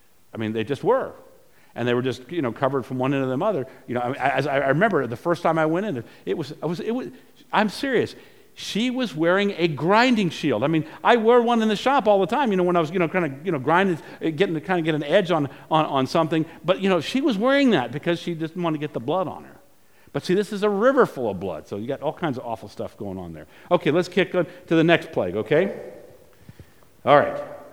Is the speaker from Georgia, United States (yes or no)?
no; Virginia, United States; growing up in Virginia, there did seem to be a fair number of amphibious type beasts running around